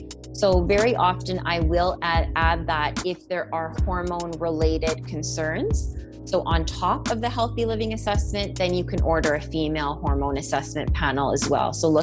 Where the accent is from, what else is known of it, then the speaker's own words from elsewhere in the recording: India; I'm Indian, you're Indian, so totally.